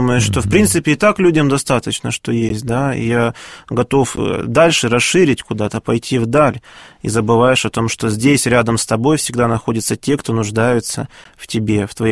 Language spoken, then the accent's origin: Russian; Siberia, Russia; когда я приехал из Сибири поступать в духовную школу